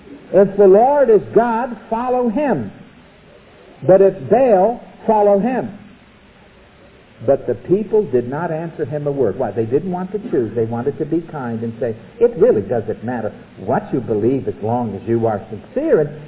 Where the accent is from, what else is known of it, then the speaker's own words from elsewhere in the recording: New York, United States; I'm a New Yorker. How can I help it? I have to talk this way.